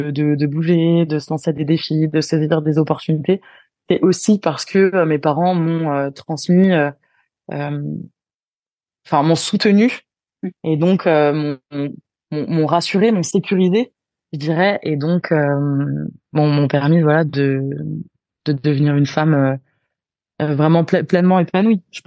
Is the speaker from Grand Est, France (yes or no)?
no; Bourgogne-Franche-Comté, France; moi, j'ai grandi en Bourgogne, donc c'est une région plutôt rurale